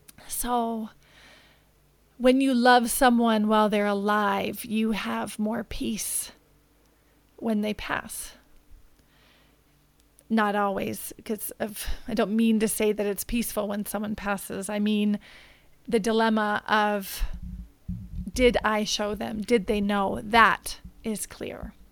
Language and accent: English; Williston, North Dakota, United States; I grew up in Williston, North Dakota